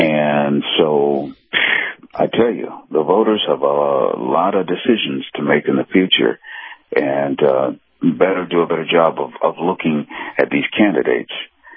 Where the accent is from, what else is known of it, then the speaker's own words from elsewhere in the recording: United States; So, you know, as an American who happens to be black